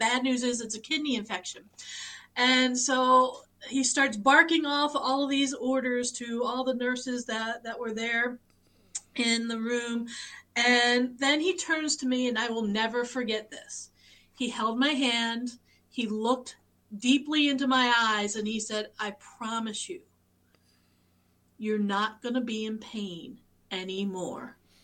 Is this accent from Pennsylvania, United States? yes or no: yes; Mount Pleasant, Pennsylvania, United States; I am outside of Pittsburgh in Mount Pleasant, Pennsylvania.